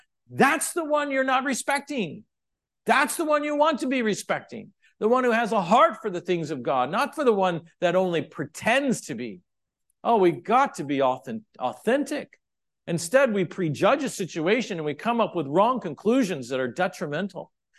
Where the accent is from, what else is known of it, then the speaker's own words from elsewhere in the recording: Kansas City, Missouri, United States; I'm from Kansas City. Our football team is the Kansas City Chiefs.